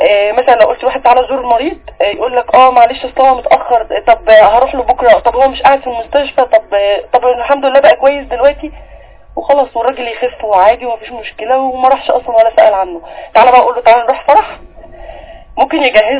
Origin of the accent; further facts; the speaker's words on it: Port Said, Port Said Governorate, Egypt; احنا مثلا عندنا في بورسعيد ميكروباص الداير